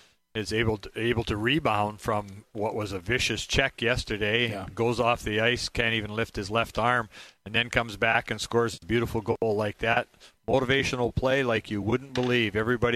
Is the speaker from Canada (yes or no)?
yes; Canada; moved away as an adult; now in United States; Well, I you know, I'm a Canadian. I came here as a freshman